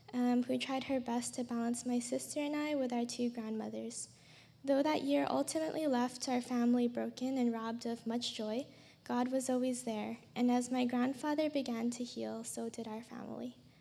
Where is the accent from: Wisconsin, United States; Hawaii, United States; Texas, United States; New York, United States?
Hawaii, United States; Honolulu; Born and raised in Honolulu, Hawaii, I've been blessed with two very loving parents and a wonderful older sister.